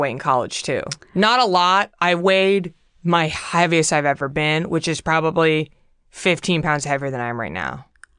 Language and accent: English; Southern United States, United States; now in Los Angeles, United States; I'm from the South. We are bred on GMO beef and corn, and everybody's tall.